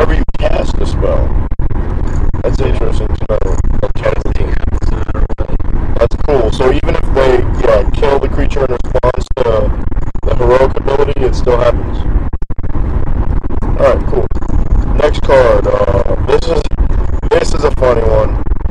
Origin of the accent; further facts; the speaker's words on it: Russia; I don't know how to say that word. I'm from Russia.